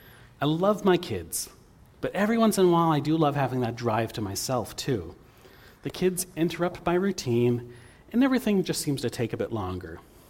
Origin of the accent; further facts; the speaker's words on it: Prince Edward Island, Canada; I grew up in Prince Edward Island. My family had a shore lot.